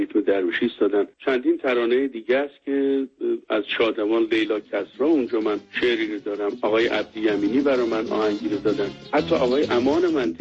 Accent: Iran; moved away; وقتی که از ایران ما بیرون اومدیم

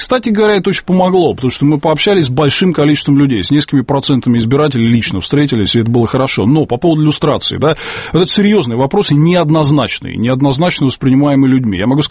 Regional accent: Moscow, Russia; мы, москвичи

